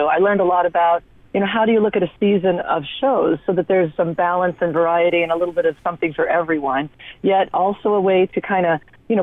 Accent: Anchorage, Alaska, United States; although I'm born and raised in the Anchorage theater community, I'm still coming into a new community here in some ways.

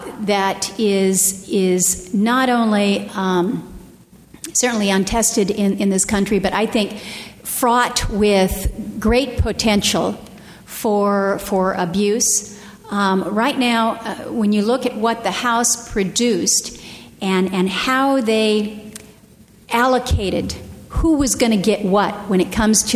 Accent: Ketchikan, Alaska, United States; born there; I was born in Ketchikan, Alaska. It's a rainforest. There's nothing more renewable than that rain that keeps pouring down and the hydropower that we have there.

